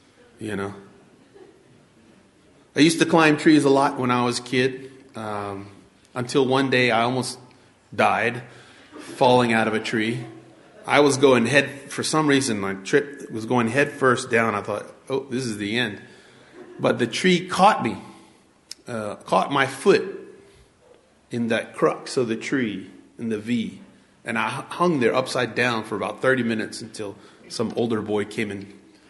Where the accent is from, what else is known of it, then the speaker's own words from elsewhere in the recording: Alpine, Texas, United States; I remember one time when I was a kid growing up in Alpine, Texas